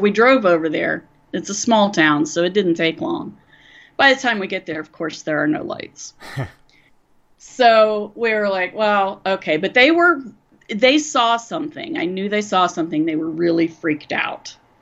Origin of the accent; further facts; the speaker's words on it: West Virginia, United States; And I grew up in West Virginia, which is very, very weird. So that's saying a lot if Athens is weirder than that.